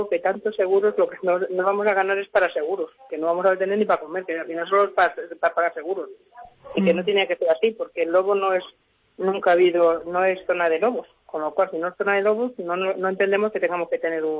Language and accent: Spanish; Arcillo, Castile and León, Spain; hay en mi pueblo, en Arcillo, entre Arcillo y Abelón hay un monte muy cerrado, que es Monte de Abelón